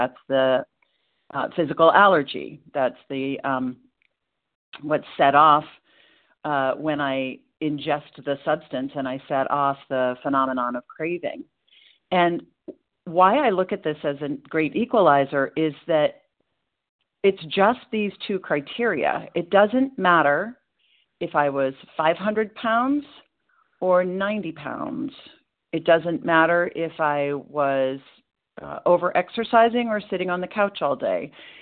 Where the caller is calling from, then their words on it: Portland, Maine, United States; I'm calling in from Portland, Maine, recovered compulsive overeater, and really grateful to be here today.